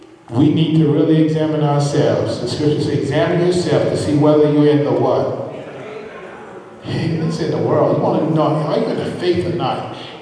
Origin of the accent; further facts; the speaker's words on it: the South, United States; Now, what as a kid growing up, you know, I grew up in the South.